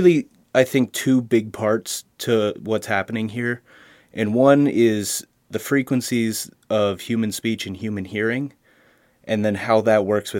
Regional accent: Harrisburg, Pennsylvania, United States; I'm from Harrisburg, Pennsylvania.

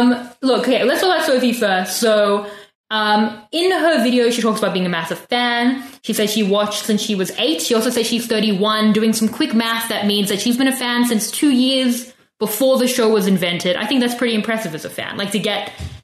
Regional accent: Australia; I, as an Australian, did as well.

